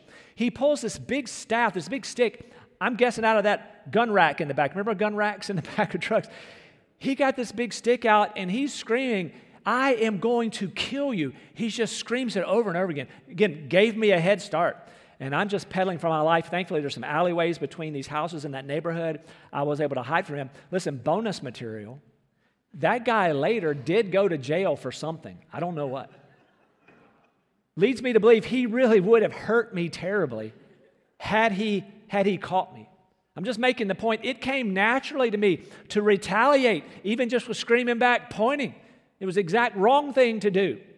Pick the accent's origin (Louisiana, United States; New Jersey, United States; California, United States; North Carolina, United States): North Carolina, United States; Rocky Mount; When I was about 14 years old, I was riding my bicycle in my hometown of Rocky Mount.